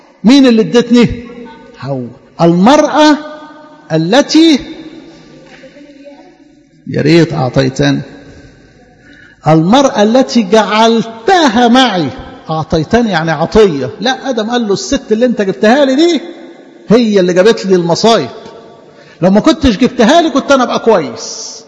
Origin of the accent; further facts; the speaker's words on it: Egypt; الطينة عندنا في مصر لونها ايه؟ اسود.